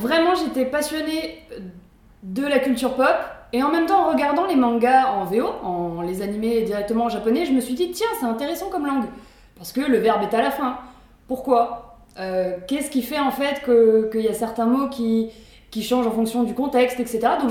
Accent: Centre-Val de Loire, France; born there; Je suis née en Touraine, je suis vraiment attachée à la Touraine.

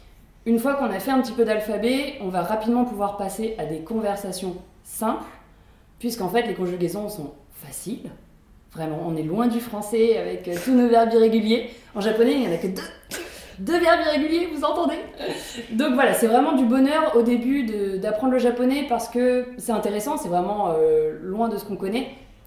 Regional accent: Centre-Val de Loire, France; born there; Je suis née en Touraine, je suis vraiment attachée à la Touraine.

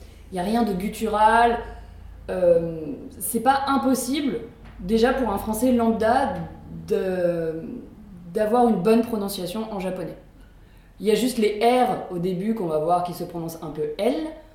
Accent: Centre-Val de Loire, France; born there; Je suis née en Touraine, je suis vraiment attachée à la Touraine.

